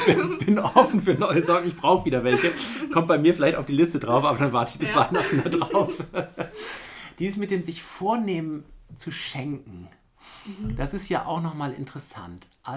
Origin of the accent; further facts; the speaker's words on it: Bremen, Germany; Ich komme ja aus Bremen und in Norddeutschland, in den Dörfern drumherum.